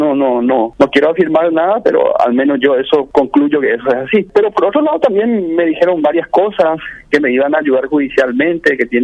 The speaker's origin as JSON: {"language": "Spanish", "region": "Asunción", "country": "Paraguay", "said": "Asunción está en una situación muy complicada, y bueno, yo también soy asunceno."}